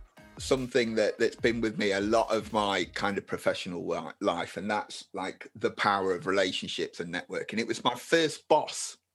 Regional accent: Nottingham, East Midlands, United Kingdom; because we're from Nottingham.

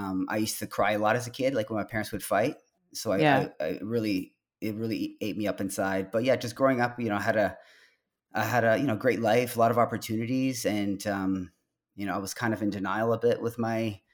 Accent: Ontario, Canada; it's I grew up in just outside of Toronto.

